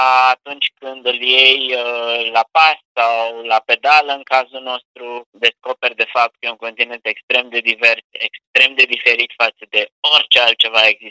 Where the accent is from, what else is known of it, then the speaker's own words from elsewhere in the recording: Piatra Neamț, Neamț County, Romania; eu sunt originar din Piatra Neamț